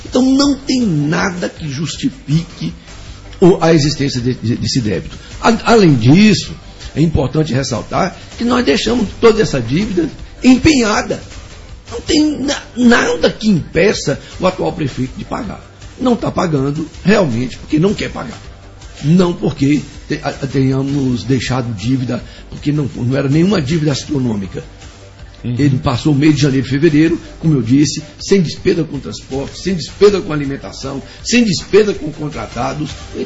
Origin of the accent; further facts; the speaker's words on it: Poções, Bahia, Brazil; eu estou morando aqui em Poções, continuo morando aqui em Poções, ali na rua 7 de Setembro, a mesma casa onde nasci, nas casas dos meus pais.